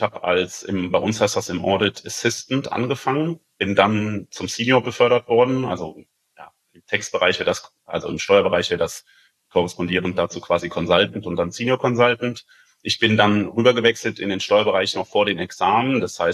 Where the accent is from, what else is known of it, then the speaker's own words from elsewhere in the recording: Koblenz, Rhineland-Palatinate, Germany; Ich komme ursprünglich aus Koblenz